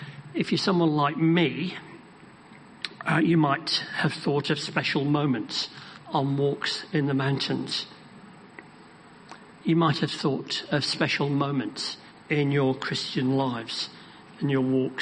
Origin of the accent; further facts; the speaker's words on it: Burnley, North West England, United Kingdom; Rose Grove on the west side of my hometown, Burnley.